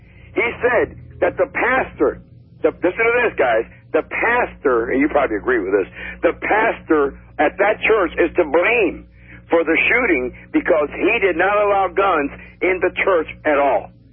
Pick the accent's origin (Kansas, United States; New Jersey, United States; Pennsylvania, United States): Kansas, United States; Wichita; After all, I'm from Wichita, and I'm from that era.